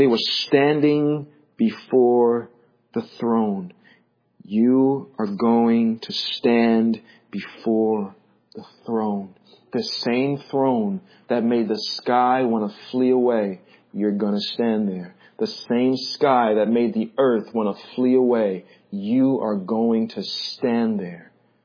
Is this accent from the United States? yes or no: yes; Rhode Island, United States; I was watching this video, and it's actually from my hometown of Rhode Island